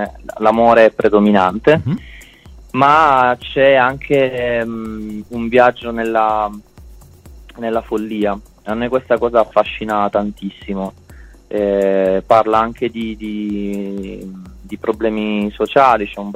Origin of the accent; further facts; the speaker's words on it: Martina Franca, Apulia, Italy; Noi veniamo dalla Valle d'Itria, da Martina Franca, in provincia di Taranto, e da Logo Rotondo, in provincia di Bari.